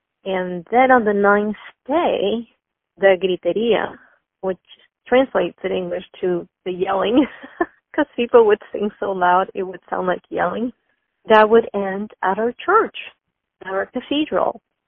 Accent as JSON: {"language": "English", "country": "Nicaragua", "tie": "born or raised there", "said": "I do. I have family in my hometown and three major cities in Nicaragua."}